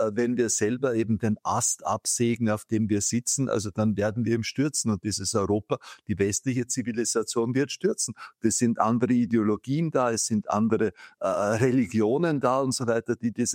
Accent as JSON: {"language": "German", "country": "Austria", "said": "bei uns in Österreich."}